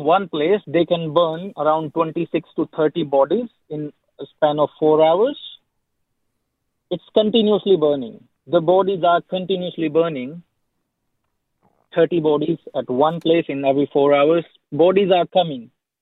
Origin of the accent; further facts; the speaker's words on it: Haryana, India; English is a second language; my whole family, my cousin, everyone is in my hometown that's in Haryana near New Delhi, which is the worst right now in India.